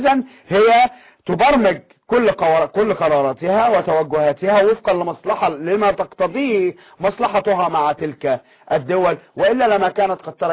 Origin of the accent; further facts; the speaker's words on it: Egypt; كما نقول عندنا في مصر